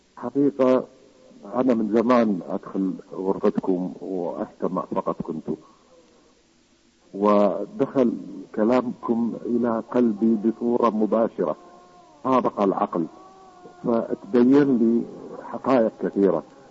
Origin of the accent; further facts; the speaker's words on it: Iraq; أنا من العراق، والله العظيم كثير كثير من جماعتنا الشيعة